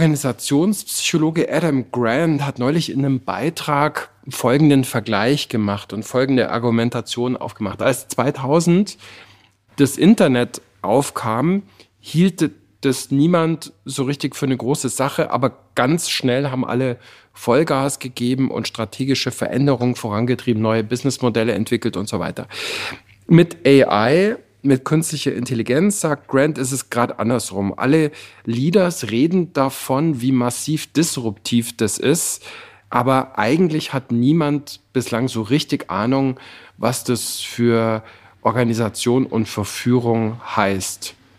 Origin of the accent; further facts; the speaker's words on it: Bavaria, Germany; Robert und ich, wir kommen beide aus den Bergen. Ich ein paar Täler weiter westlich im Allgäu, er ein paar Täler weiter östlich, Mangfallgebirge.